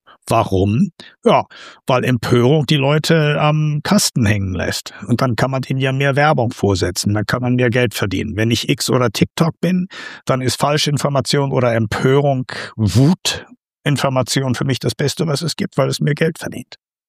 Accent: Australia; German is a second language; ich bin Australier und in Australien ist ja jetzt gerade der Social Media Ban eingetreten für unter 16.

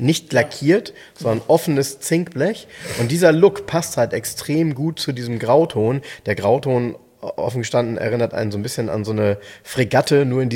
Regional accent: Soltau, Lower Saxony, Germany; weil sie ein Stück weit in meiner Kindheit sehr oft vorgekommen sind. Weißt du warum? Bei uns in Soltau.

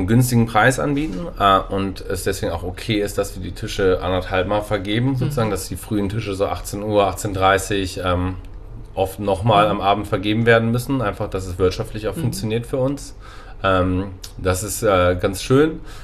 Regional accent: Grifte, Hesse, Germany; Also ich bin hier aufgewachsen in Grifte, das ist ein Dorf, so 20 Minuten von hier. Und dann bin ich zum Abi nach Kassel gezogen

